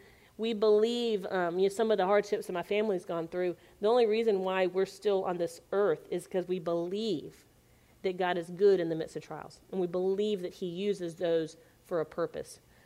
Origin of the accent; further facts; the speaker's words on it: Spartanburg, South Carolina, United States; growing up in Spartanburg, South Carolina. And so my dad is a physician.